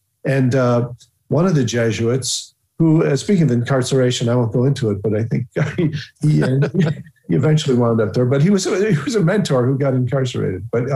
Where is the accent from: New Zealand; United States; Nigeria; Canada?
United States; Chicago, Illinois; But yes, I am from a big Irish Catholic family in Chicago. I have 7 siblings. I'm number 2 in the 8 kids there.